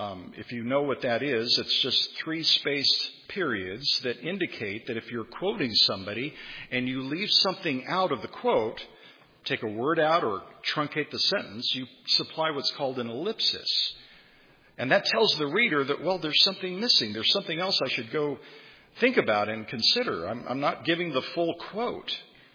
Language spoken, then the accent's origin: English; California, United States; accent: valley speech; now in England; I was raised in California, and we had a dialect, kind of a slang language that kids would use, and we called it a valley speech.